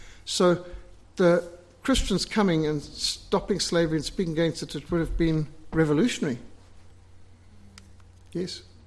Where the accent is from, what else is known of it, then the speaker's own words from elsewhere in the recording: Zimbabwe; growing up in Rhodesia